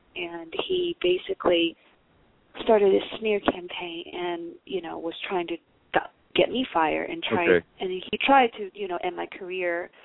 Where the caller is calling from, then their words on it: California, United States; Hi, John. … I'm calling from California.